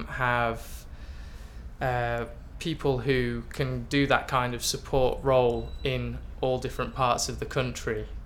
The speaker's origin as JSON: {"language": "English", "town": "Edinburgh", "region": "Scotland", "country": "United Kingdom", "said": "I'm 31 and from Edinburgh."}